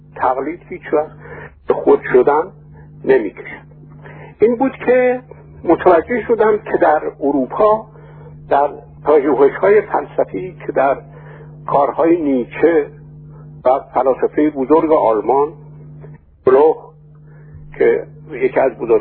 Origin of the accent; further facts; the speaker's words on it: Tehran, Tehran Province, Iran; moved away as an adult; also born or lived in Kashan; now in Germany; من در سال 1307 در کاشان متولد شدم. پس از اون با خانواده به تهران اومدیم در 6 سالگی و از اون پس در تهران به تحصیل پرداختم